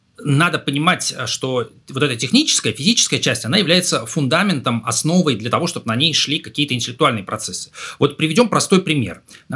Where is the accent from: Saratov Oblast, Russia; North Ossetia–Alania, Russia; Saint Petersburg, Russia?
Saint Petersburg, Russia; Вот я помню, в Петербурге, где, откуда я родом, там первая велосипедная дорожка